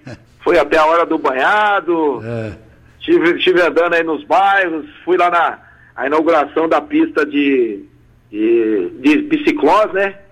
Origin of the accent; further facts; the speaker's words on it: São José, Brazil; Sou nascido e criado aqui em São José. Nasci aqui no Jardim São José, mas com 2 aninhos já fui lá para a Vila São Benedito, que é a região do Jardim da Granja, e já moro em São José há 46 anos.